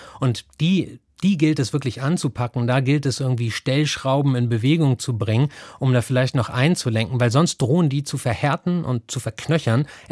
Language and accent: German; East Germany, Germany; Ich bin auch im Osten aufgewachsen.